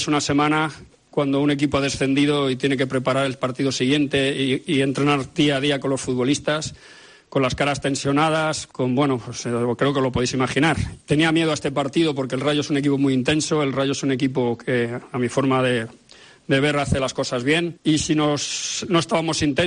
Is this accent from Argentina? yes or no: no; Madrid, Community of Madrid, Spain; yo soy madrileño